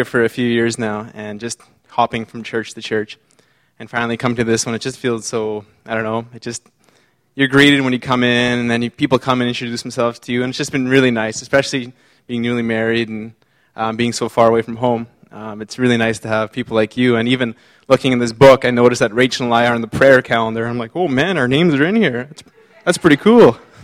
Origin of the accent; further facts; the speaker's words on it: Moose Factory, Ontario, Canada; now in Aldergrove, Canada; I am originally from Moose Factory, Ontario, and my wife … is originally from Chilliwack.